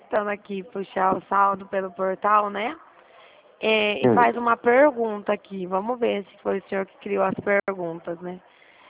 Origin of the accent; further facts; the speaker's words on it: Dracena, São Paulo, Brazil; Eu sou de Dracena, perto de Presidente Prudente.